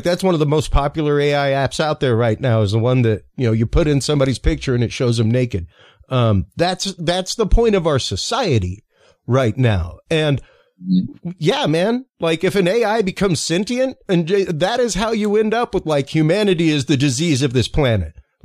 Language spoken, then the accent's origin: English; Louisiana, United States; I'm Cajun. Cajun is one of the only cultures indigenous to right here, America.